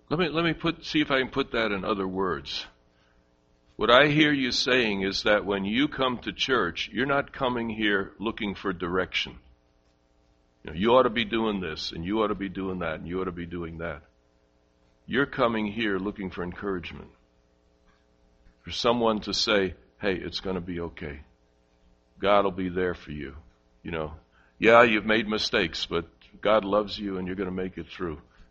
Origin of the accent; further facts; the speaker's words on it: New York City, New York, United States; born there; I was born on the Upper East Side of Manhattan, and one of the main streets in that area is called Madison Avenue.